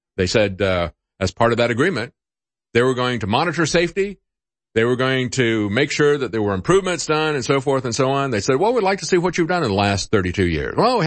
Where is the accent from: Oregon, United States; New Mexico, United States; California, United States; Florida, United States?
Florida, United States; Tampa; My experience growing up in Tampa, and my wife growing up in New York, when I went to New York, I was really amazed.